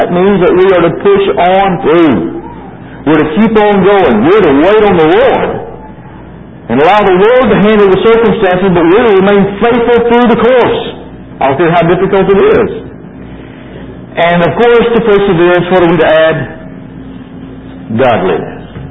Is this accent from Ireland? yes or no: yes; Ireland; you know, I'm an Irishman, and I don't have much patience